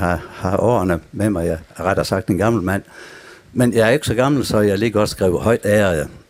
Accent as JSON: {"language": "Danish", "town": "Salling", "region": "Central Denmark Region", "country": "Denmark", "said": "Jeg er født over på Salling."}